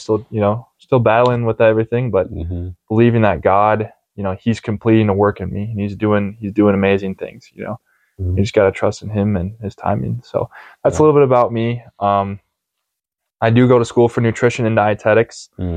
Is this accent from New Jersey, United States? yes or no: no; Plymouth, Minnesota, United States; So I'm originally from Minnesota area. Mm-hmm. So Plymouth, Minnesota.